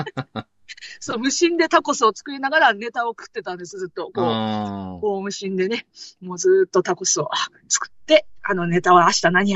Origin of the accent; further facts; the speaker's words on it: Mito, Ibaraki, Japan; ドラクエ10のオーケストラコンサートが、地元の水戸で、新しくできた市民会館でやるっていうので、チケット取ったんです。